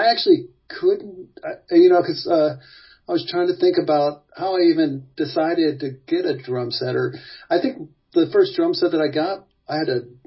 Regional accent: Georgia, United States; I grew up in outside of Atlanta, and at that time, when I grew up, there was a lot of space

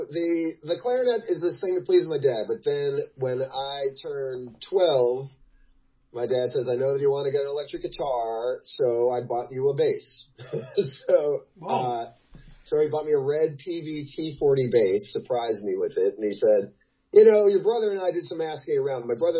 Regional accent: South Orange, New Jersey, United States; there's this guy in my hometown of South Orange, New Jersey, who gave guitar lessons

